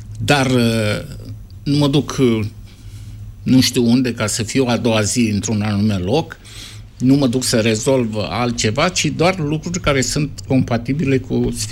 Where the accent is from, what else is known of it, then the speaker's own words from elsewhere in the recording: Suceava, Suceava County, Romania; Când eram copil la Suceava, locuiau foarte mulți evrei acolo.